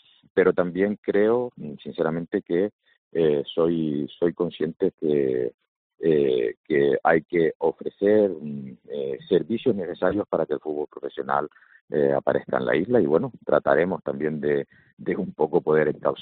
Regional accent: Canary Islands, Spain; para mí fue un impacto como canario. Todos éramos conscientes de que vivimos en islas volcánicas

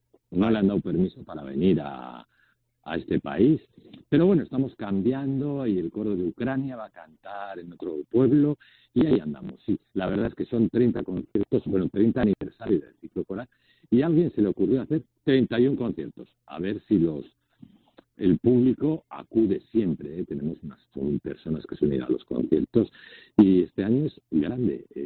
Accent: Lerín, Navarre, Spain; Bueno, lo voy a decir, ese grupo canta en mi pueblo, en Lerín.

